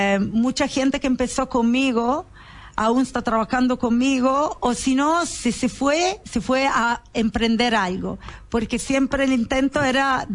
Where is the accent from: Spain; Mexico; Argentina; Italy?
Italy; northern Italy; Spanish is a second language; porque soy del norte de Italia